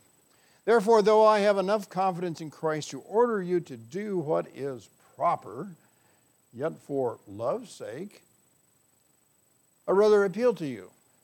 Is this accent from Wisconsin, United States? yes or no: yes; Wisconsin, United States; I come from Wisconsin. We're in the north. It's going to freeze up there.